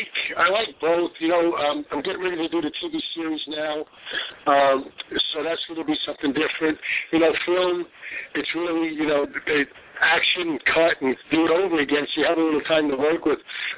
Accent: Brooklyn, New York, United States; Well, I grew up in Brooklyn, and, you know, we had family and friends that were in the nightclub business, the restaurant business, so I was kind of raised in it.

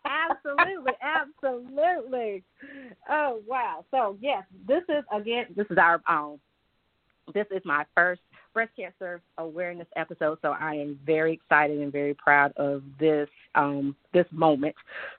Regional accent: South Carolina, United States; so shout out to my home state of South Carolina.

